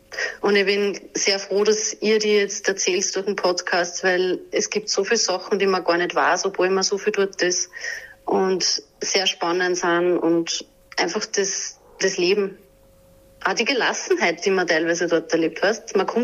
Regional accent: Salzkammergut, Austria; was mir an mein Leben und an meine Heimat und das Gefühl vom Salzkammergut erinnert.

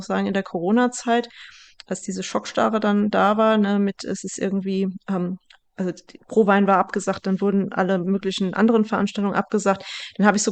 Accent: Bad Camberg, Hesse, Germany; now in Stuttgart, Germany; meine Heimat ist schon auch Stuttgart, aber ich komme aus Bad Camberg und wenn ich nach Hause fahre, also nach Hessen

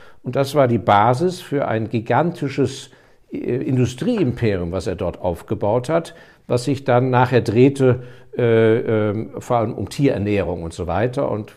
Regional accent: Germany; ich bin Deutscher

